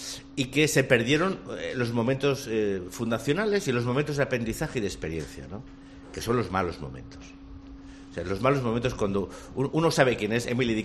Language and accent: Spanish; Catalonia, Spain; Cataluña a formar parte de una consejería? Yo digo, sí. Eso no le dudaría nada, diría sí. Porque es mi tierra.